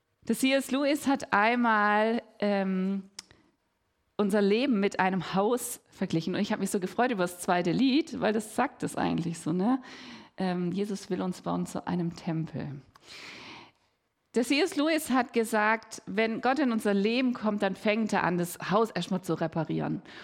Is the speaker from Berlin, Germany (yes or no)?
no; Winnenden, Baden-Württemberg, Germany; ich bin ja in Winnenden aufgewachsen, da gibt es sehr viele Weinberge.